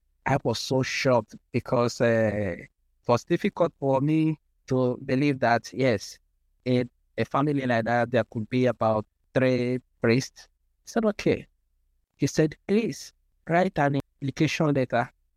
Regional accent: Nigeria; I come from Nigeria, and I have a very big family of 11. I happen to be the last in the family with five sisters

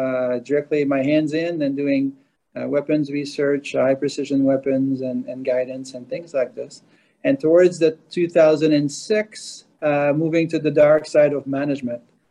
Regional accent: Rimouski, Quebec, Canada; first language French; English is a second language; Yeah, so I'm from Canada, obviously, a small town in the eastern part of the country called Rimouski, always did my schooling there until I was 18 years old. All in French, by the way

